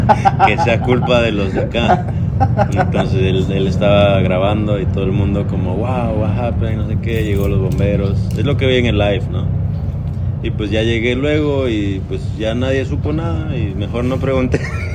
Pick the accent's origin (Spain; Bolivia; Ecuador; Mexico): Ecuador; Quito, Pichincha; moved away; Yo de donde soy, de Quito, es ciudad grande, pero no es playa, es sierra, es montaña, pero es ciudad.